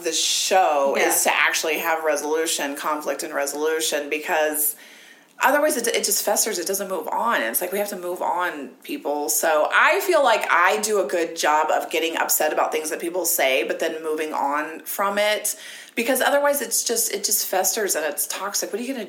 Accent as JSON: {"language": "English", "region": "Ohio", "country": "United States", "tie": "born or raised there", "moved": "as an adult", "lives_now": "California, United States", "said": "Yeah, and I'm from Ohio, so that's the other thing. It's like I grew up like in the country in Ohio."}